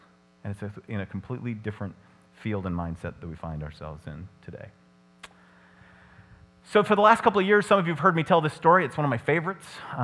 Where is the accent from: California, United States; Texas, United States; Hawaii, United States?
California, United States; But I'm from California. We'd have turned those suckers into condos years ago.